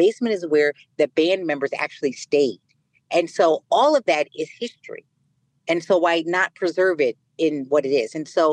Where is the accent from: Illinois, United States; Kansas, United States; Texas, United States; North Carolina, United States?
Illinois, United States; Chicago; born there; And so I was able to live there for 3 years, the first 3 years of my life. And so when I came home from Illinois Masonic Hospital, that's where I came home to.